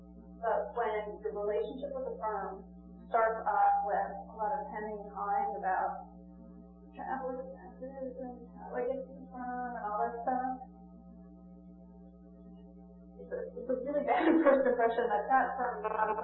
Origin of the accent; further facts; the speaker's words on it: New York, United States; I'm from New York.